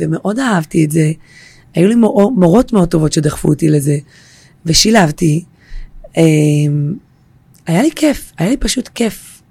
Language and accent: Hebrew; Jerusalem, Jerusalem District, Israel; גרתי בירושלים, גדלתי בירושלים